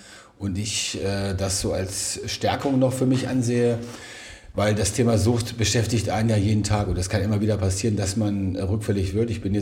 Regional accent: Bad Gandersheim, Lower Saxony, Germany; Ich komme aus Bad Gandersheim, bin 52 Jahre alt, verheiratet, 2 Kinder.

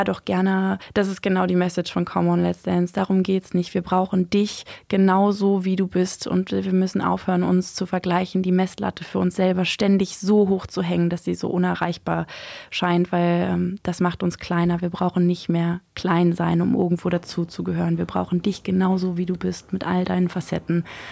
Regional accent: Berlin, Germany; So als Großstadtkind, als Berlinerin

